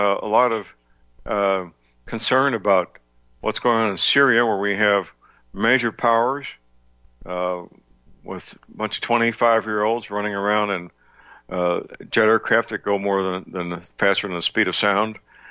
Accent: Missouri, United States; we bomb the Middle East from my home state of Missouri routinely

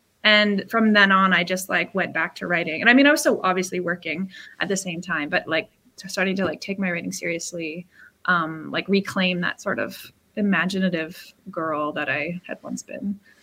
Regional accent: Ontario, Canada; So I grew up on a grape farm, my grandfather's grape farm in the Niagara region of Ontario.

